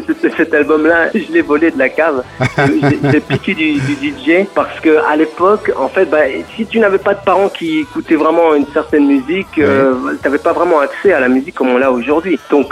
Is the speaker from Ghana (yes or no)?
no; Luxembourg; moved away; also born or lived in Paris, France; c'était parallèlement quand j'ai quitté le Luxembourg pour aller à Paris pour apprendre la musique parce que j'étais autodidacte